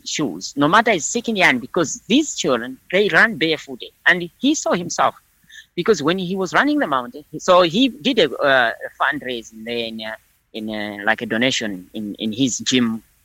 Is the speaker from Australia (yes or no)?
no; Mulanje, Southern Region, Malawi; I'm from Mulanje. Mulanje is one of the, it's 3,000, it's one of the largest mountain in Malawi and said in Africa.